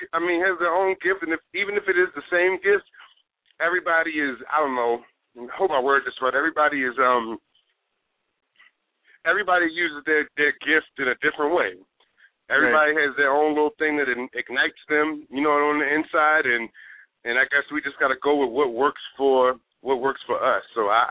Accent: Baltimore, Maryland, United States; I'm going to write monologues about people that I grew up around in Baltimore.

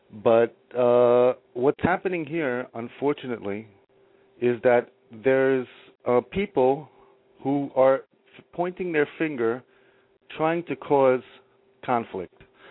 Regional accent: New York, United States; Yes. How you doing? I'm from New York.

